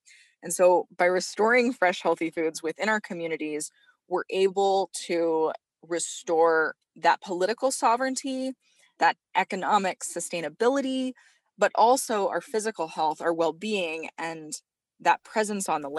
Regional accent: Montana, United States; I spent my summers on the Blackfeet Reservation pretty much as long as I can remember, but I was raised over in Northwest Montana and attended school over in Kalispell.

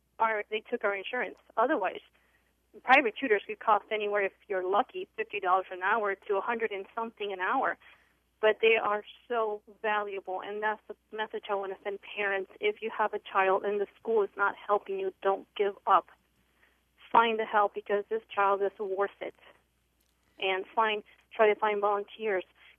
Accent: Ames, Iowa, United States; Oh, well, my experience is I am from Ames

